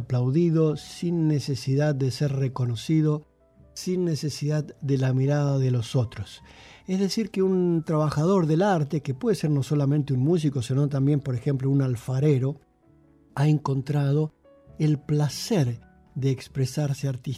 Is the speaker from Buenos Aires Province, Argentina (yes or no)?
yes; San Nicolás de los Arroyos, Buenos Aires Province, Argentina; now in Italy; Yo empecé a los 14 años tocando cumbia en los bailes de mi ciudad natal, que es San Nicolás de los Arroyos.